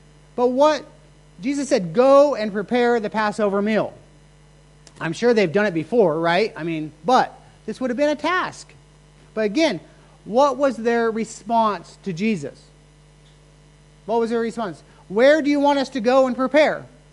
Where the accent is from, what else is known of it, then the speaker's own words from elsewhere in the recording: United States; now in Chiang Mai, Thailand; You know, we, as an American, celebrate Thanksgiving.